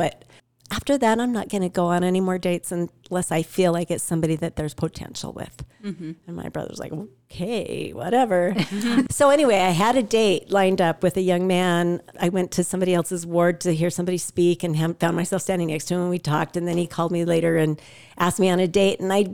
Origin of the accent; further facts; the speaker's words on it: Idaho, United States; He was from California and I was from Idaho.